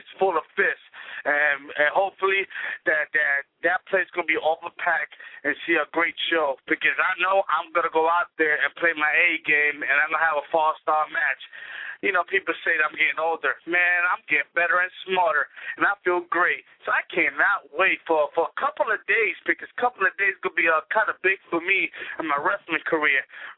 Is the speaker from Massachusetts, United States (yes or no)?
no; Brooklyn, New York, United States; this show is going to be in Brooklyn, New York, my hometown, a city that I really love.